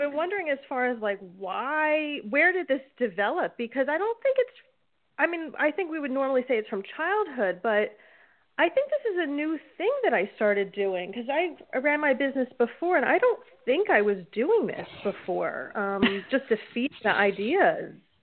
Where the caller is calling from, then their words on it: New Jersey, United States; from New Jersey.